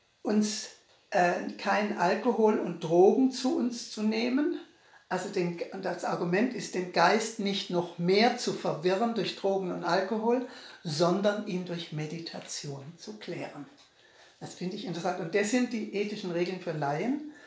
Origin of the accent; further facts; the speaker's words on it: Baden-Württemberg, Germany; ich komme aus Baden. Da muss man ab und zu ein Viertele trinken, zu einem guten Essen.